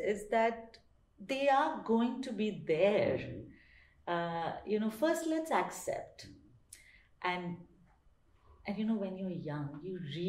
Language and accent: English; Mumbai, Maharashtra, India; but I was from Mumbai. I had an urban life